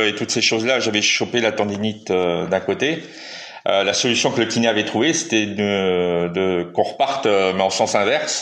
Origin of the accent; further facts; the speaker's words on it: Metz, Grand Est, France; je suis natif de Metz, donc dans l'Est de la France.